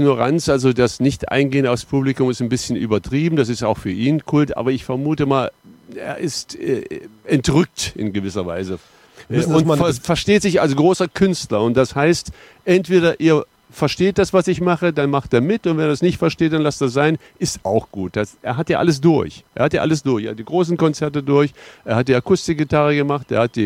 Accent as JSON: {"language": "German", "town": "Gotha", "region": "Thuringia", "country": "Germany", "tie": "born or raised there", "said": "ich bin in Gotha groß geworden."}